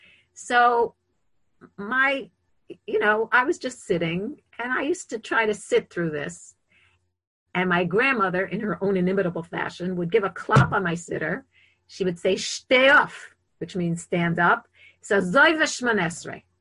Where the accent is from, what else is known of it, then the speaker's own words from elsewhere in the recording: Bronx, New York, United States; We were growing up in the Bronx.